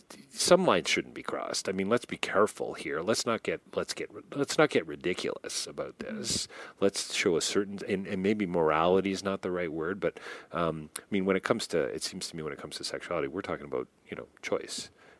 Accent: Toronto, Ontario, Canada; where we live, just west of Toronto, I grew up in Toronto, but we live west

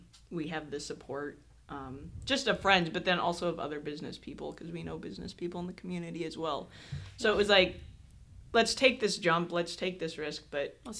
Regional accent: Highland, United States; So I'm from Highland. Kind of moved around a lot, but made Highland my home. Graduated from high school in Highland.

